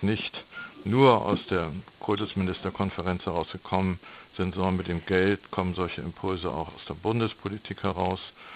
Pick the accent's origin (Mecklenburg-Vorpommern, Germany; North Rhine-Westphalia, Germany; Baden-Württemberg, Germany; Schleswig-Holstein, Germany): Schleswig-Holstein, Germany; Ich komme hier aus dem Norden, aus Schleswig-Holstein